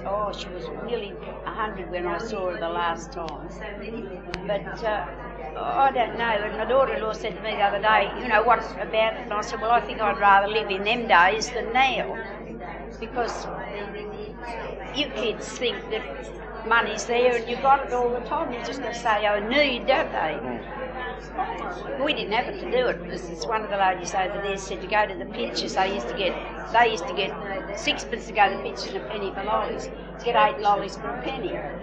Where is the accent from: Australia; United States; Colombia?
Australia; Kempsey, New South Wales; born there; moved away as an adult; I was born in Kempsey in 1920. And I come down here when I was first married